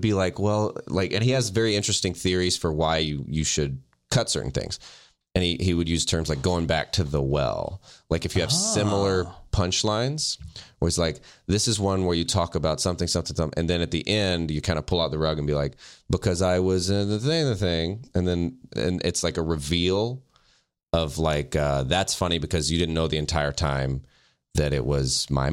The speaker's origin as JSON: {"language": "English", "region": "the South", "country": "United States", "said": "it's really just that I'm from the South and I treat everybody like they have a gun"}